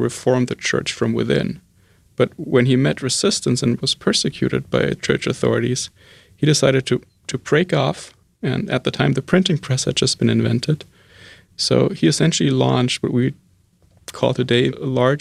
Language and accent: English; Germany; born or raised there; now in United States